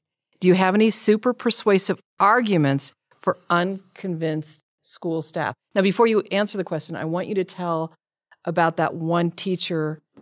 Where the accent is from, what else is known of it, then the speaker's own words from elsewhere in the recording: Minnesota, United States; born there; See, I was born in Minnesota, so I say North Dakota.